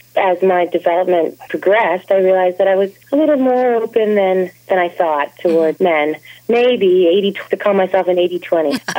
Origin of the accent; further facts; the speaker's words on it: Toronto, Ontario, Canada; I grew up in Ontario. I lived in Ontario, actually, my whole life, with the exception of a brief stint in Quebec. But I was born in Burlington, Ontario, just outside of Toronto. I think of Toronto as my hometown, really.